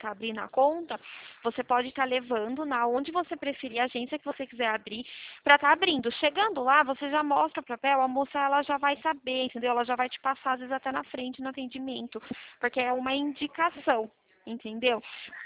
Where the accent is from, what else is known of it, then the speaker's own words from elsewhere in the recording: Araras, São Paulo, Brazil; sou de Araras